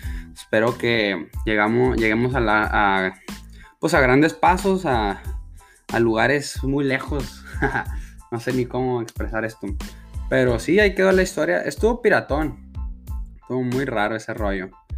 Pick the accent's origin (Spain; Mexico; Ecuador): Mexico; Ciudad Juárez, Chihuahua; en la frontera, en Ciudad Juárez del Paso, que es de donde soy yo.